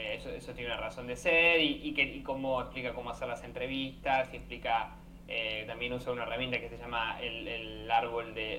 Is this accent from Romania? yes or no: no; Argentina; estuve viviendo en un montón de lados que ya perdí creo un poco la cuenta. Pero soy originalmente argentino, por si no se dieron cuenta por el acento